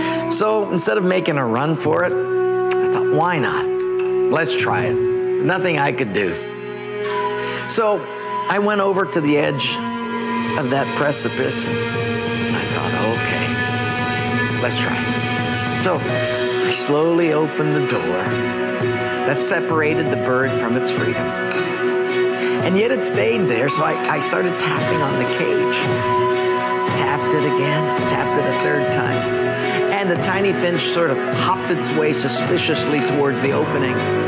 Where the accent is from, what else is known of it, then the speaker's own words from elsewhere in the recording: Hawaii, United States; growing up in Hawaii, my mother was a Buddhist, my dad was a Catholic, and I was confused.